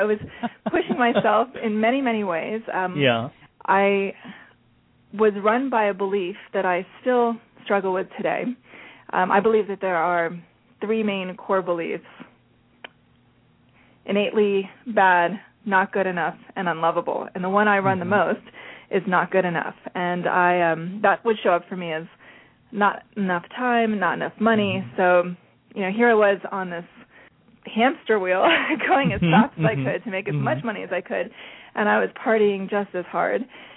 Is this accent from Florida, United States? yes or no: yes; Miami, Florida, United States; I was brought up in Miami, Florida, and I was raised in a home where my mother was Jewish, my father was Catholic.